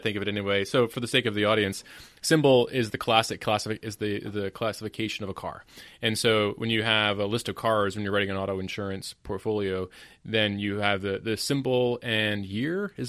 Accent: Canada; I'm from Canada

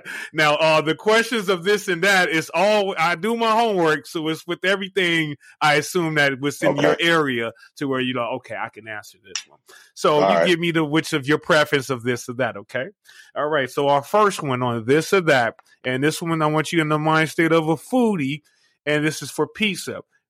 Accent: Los Angeles, California, United States; moved away as an adult; Because I'm originally from Los Angeles

